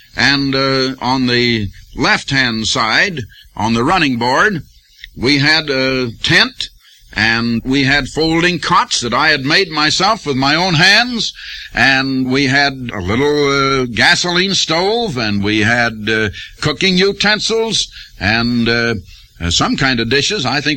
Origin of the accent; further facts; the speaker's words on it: Iowa, United States; He comes from Illinois, and I come from Iowa